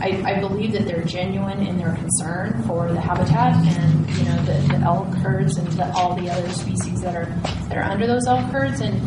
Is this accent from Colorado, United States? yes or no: yes; Colorado, United States; And I grew up over in Moffat County, so have a great appreciation for these elk herds.